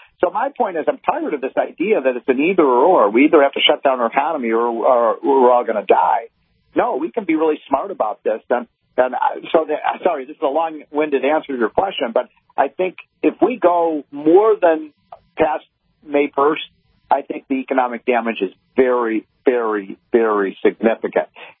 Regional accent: Illinois, United States; or even where I grew up in Illinois outside of the Chicago area

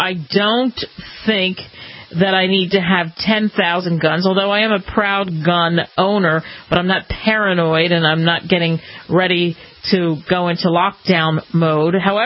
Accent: Philadelphia, Pennsylvania, United States; And listen, I'm from Philly, and I can tell you about Philly rivalries that are unbelievable.

